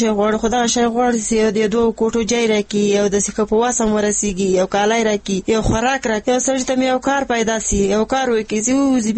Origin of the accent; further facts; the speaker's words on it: Maidan Wardak, Afghanistan; رایله موږ د میدان وردګ یو، دلته راغلیم